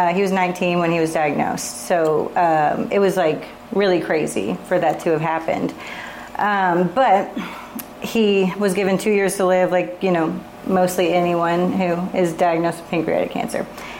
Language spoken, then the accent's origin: English; Houston, Texas, United States; born there; So I was born in Houston.